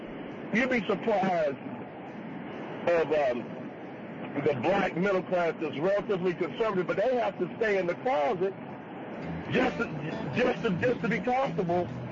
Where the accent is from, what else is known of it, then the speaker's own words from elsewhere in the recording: the South, United States; And I'm from the South.